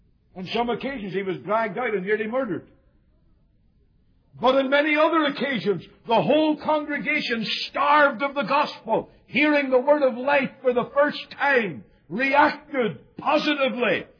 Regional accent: Ireland; and as an Irishman I appreciate this

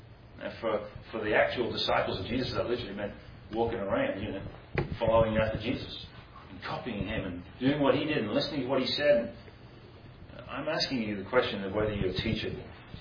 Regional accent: England, United Kingdom; I don't just say that as an Englishman, right, watching it.

